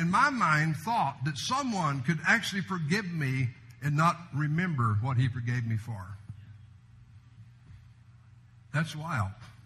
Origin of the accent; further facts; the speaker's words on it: Texas, United States; I mean, I grew up in West Texas.